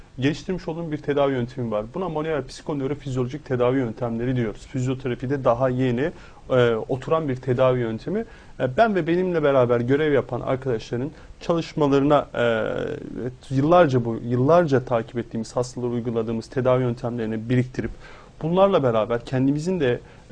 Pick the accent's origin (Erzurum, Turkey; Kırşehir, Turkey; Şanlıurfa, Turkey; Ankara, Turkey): Erzurum, Turkey; Ondan önceki hafta Erzurum'daydım. Memleketim de orası benim.